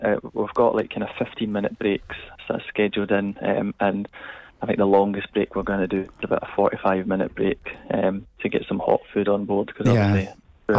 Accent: Glasgow, Scotland, United Kingdom; now in London, United Kingdom; So I live in London now, but I'm originally from Glasgow

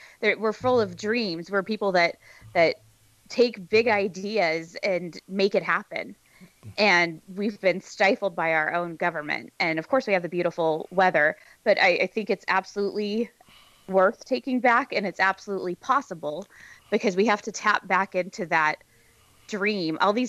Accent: Simi Valley, California, United States; also born or lived in American South; I grew up in Simi Valley, where a mile from where I live now, and then came back after 25 years.

